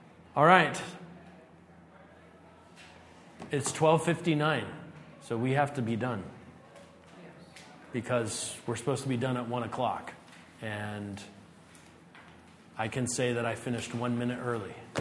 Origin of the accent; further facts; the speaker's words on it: Los Angeles, California, United States; I mentioned the Los Angeles thing because I'm from Los Angeles.